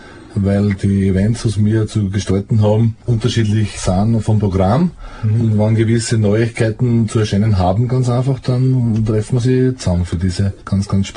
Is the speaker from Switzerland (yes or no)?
no; Aspang, Lower Austria, Austria; Ich bin aus Aspang. Aspang liegt genau im Dreiländereck, im östlichsten Dreiländereck Österreichs und bildet die Grenze zwischen Burgenland, der Steiermark und Niederösterreich. Und ich bin aber noch in Niederösterreich, auf der niederösterreichischen Seite herüben.